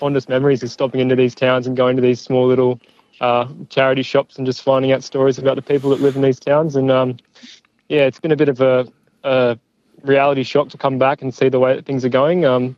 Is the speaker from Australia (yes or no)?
yes; Kurnell, New South Wales, Australia; I'm from the coast as well, so it's not often that I'm passing through here. I'm just in from the Sutherland Shire. I'm from Kurnell, actually.